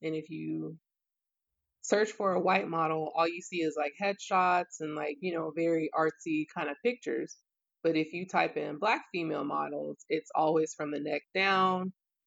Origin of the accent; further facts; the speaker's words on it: United States; Well, I'm from America. That's just how I feel.